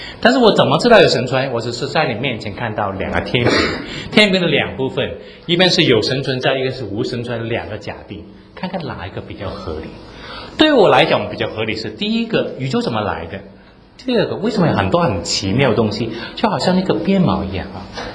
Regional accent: Hong Kong; 我在香港出生的，我家里的当时我在香港，住在香港一个高楼上面顶楼，当时我在香港没有什么空调

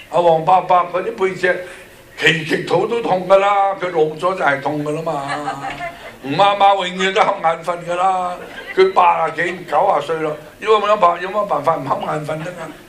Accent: Guangdong, China; 这个是我们广东人的方法，轮流咯。

